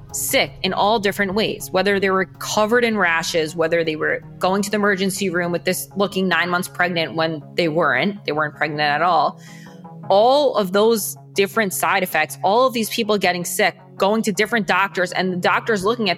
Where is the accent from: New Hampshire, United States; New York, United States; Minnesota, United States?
New York, United States; Great Neck; I am from Long Island. Tanya's also from Long Island.